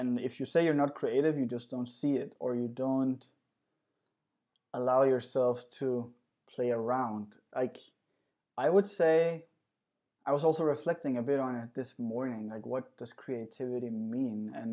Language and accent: English; Central Denmark Region, Denmark; I want to build a skate park in my hometown outside of Aarhus in Denmark where I learned to skate.